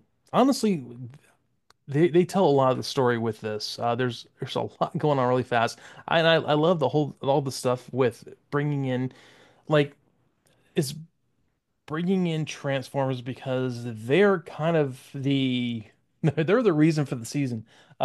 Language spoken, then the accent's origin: English; United States; I'm reading phonetically, man. I'm an American.